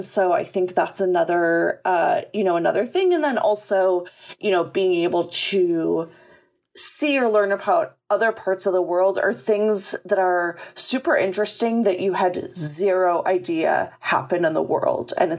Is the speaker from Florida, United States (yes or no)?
no; Chicago, Illinois, United States; I grew up in Chicago. That was like traveling back home.